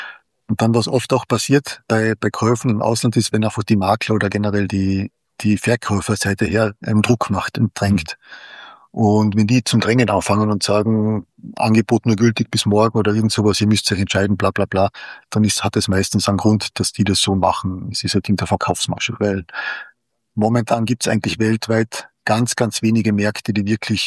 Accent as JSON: {"language": "German", "region": "Carinthia", "country": "Austria", "tie": "born or raised there", "said": "in meiner Heimat in Kärnten am Wörthersee."}